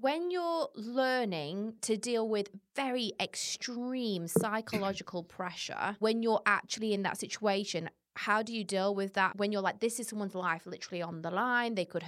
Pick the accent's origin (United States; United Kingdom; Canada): United Kingdom; England; moved away; I'm from England, originally